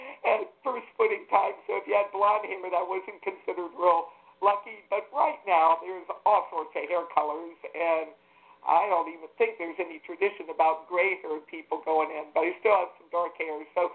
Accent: the South, United States; Now, I'm from the South, and one of The traditions is black-eyed peas for good luck or collard greens.

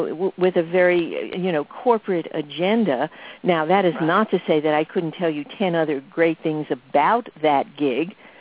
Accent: New York City, New York, United States; now in Dallas, United States; Well, if I have grown up at all, it would have been in New York City. But we moved to Dallas in 1970. So I'm almost more of a Texan than a New Yorker, except for the way I talk.

